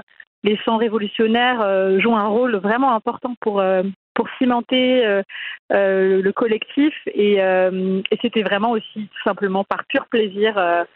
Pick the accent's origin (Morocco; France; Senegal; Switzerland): Morocco; Alors, coucou, moi je suis marocaine et c'est vrai qu'au Maroc on a eu plutôt une évolution qu'une révolution.